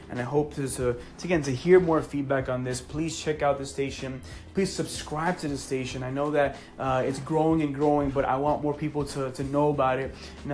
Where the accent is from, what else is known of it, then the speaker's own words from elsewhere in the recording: Colombia; just came back from Colombia about two months ago. And that was a great experience going back to my home country and preaching over there.